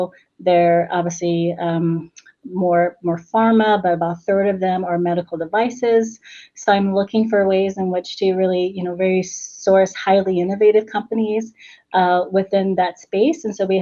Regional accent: Louisville, Kentucky, United States; accent: drawl; I was grew up in Kentucky, so Louisville, Kentucky, and you know, maybe a few of you will pick up on my accent, my little drawl that still comes throug

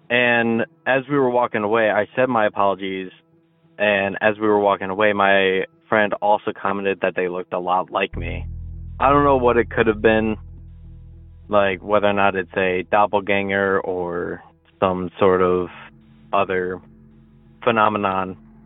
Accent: Allegan, Michigan, United States; I am from Allegan, Michigan.

